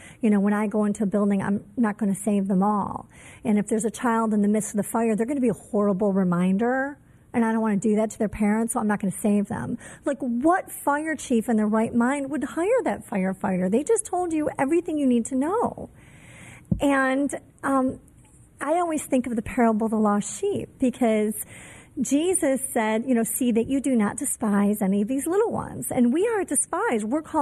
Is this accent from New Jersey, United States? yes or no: no; Michigan, United States; I'm from Michigan where we've never had a rape exception.